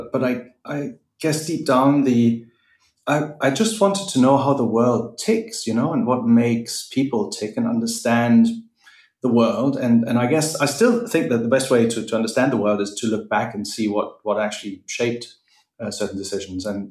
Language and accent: English; Northern Germany, Germany; I come from Northern Germany. I grew up in a loving family